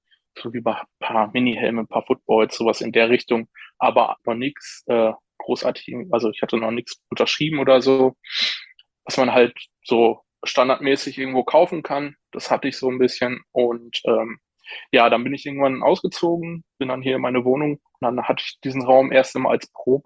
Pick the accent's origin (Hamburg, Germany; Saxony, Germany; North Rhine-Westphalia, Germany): North Rhine-Westphalia, Germany; Paderborn; Nee, ich komme aus Paderborn, aus Ostwestfalen.